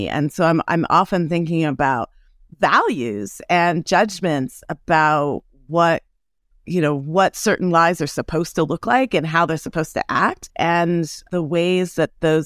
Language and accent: English; California, United States; also born or lived in Colorado; I think I also am a child of the American West. I was born in Colorado, raised in California, and I love this landscape.